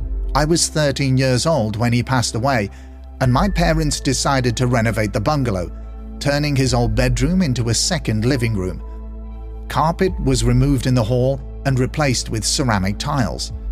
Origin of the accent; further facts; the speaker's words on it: Northern Ireland, United Kingdom; I'm from Northern Ireland.